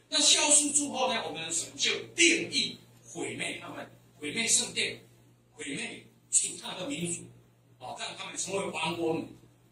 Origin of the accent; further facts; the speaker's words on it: Taiwan; accent: Taiwanese; 我们台湾话有一句怎么说呢？